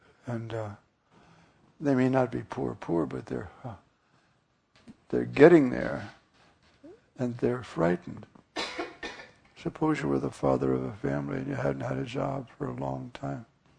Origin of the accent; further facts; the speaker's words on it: New York City, New York, United States; which I guess is the uniform in New York. I'm a New Yorker.